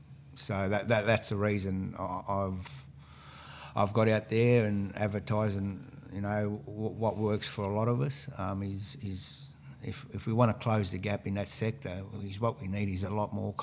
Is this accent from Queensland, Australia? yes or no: no; Wellington, New South Wales, Australia; me growing up in Wellington, out on the Nenama Mission, you know, I spent a lot of my childhood years